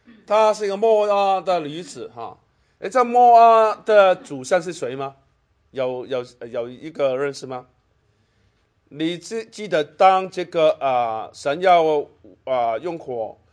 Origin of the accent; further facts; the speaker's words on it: China; 在我们中国人来讲啊，婆婆跟媳妇住在一起是个很大的挑战，对不对？